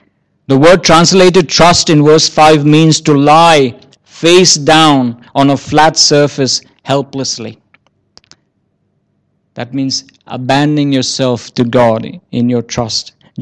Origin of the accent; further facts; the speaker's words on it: India; growing up in India, you don't have social security.